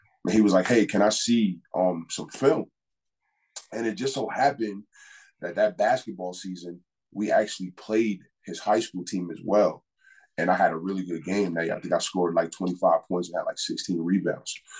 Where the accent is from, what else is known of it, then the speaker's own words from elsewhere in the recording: New York City, New York, United States; Growing up in New York City is not an easy task.